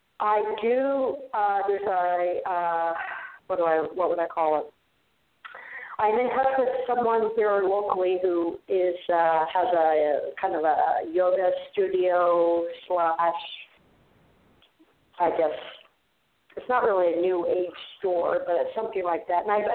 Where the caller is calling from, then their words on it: Arizona, United States; I'm calling from Arizona.